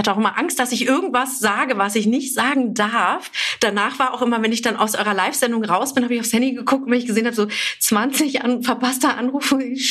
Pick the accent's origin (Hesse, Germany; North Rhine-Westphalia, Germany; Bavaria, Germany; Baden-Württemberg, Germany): North Rhine-Westphalia, Germany; Cologne; als Kölnerin, also als rheinische Frohnatur plus noch mit meinem iranischen Background